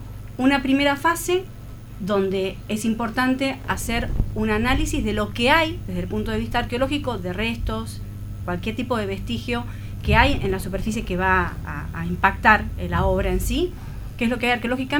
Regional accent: Argentina

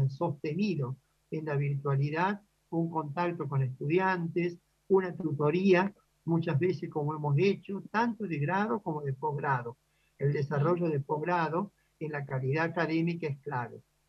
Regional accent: Córdoba, Argentina; Yo soy cordobés, yo soy profesor titular de pediatría en Córdoba.

